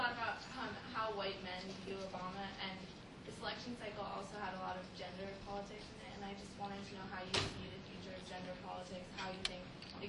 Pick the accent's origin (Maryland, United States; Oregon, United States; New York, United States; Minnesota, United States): Oregon, United States; Eugene; Sorry, I'm from Oregon.